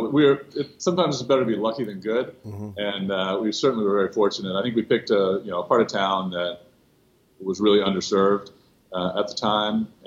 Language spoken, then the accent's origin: English; Atlanta, Georgia, United States; also born or lived in North Carolina; You know, I grew up here in Atlanta, went to school in North Carolina.